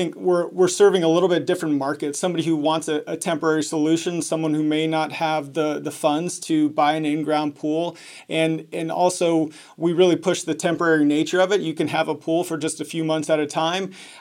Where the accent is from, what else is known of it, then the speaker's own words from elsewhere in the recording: Phoenix, Arizona, United States; from Phoenix, Arizona.